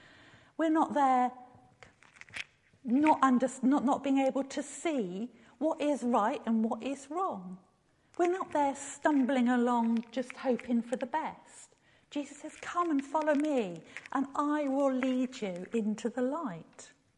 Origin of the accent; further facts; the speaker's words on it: South West England, United Kingdom; I'm from Devon, and we've got a word there which isn't a word that we use everywhere, the word dimpsey.